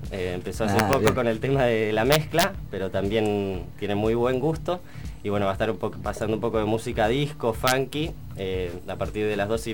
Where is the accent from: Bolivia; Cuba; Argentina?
Argentina; Río Grande, Tierra del Fuego; now in La Plata, Argentina; No, yo soy de Tierra del Fuego, nací en Río Grande, me vine acá a La Plata en el 2012, para estudiar.